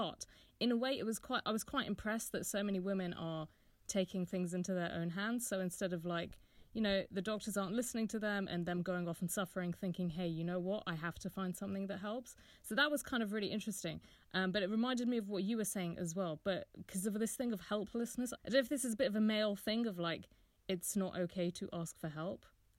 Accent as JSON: {"language": "English", "country": "United Kingdom", "said": "because I'm British"}